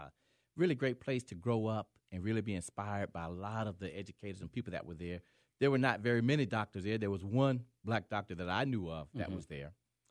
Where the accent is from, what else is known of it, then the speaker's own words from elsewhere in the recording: Augusta, Georgia, United States; I'm originally from Augusta, Georgia.